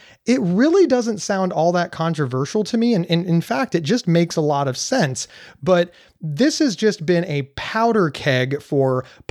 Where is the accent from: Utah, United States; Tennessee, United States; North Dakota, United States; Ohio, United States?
Ohio, United States; I saw you present at a conference here in the state of Ohio, my home state